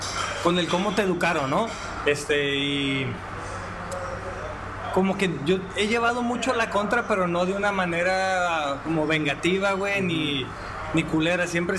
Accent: Reynosa, Tamaulipas, Mexico; yo vengo de Reynosa, güey. Entonces ahí es mucho trabajar para Pemex, güey. Es así como la norma.

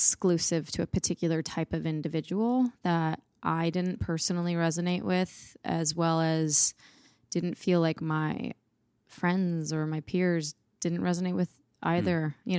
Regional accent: Detroit, Michigan, United States; Oh yeah. I would definitely say my work ethic. Mm. Strong from Detroit.

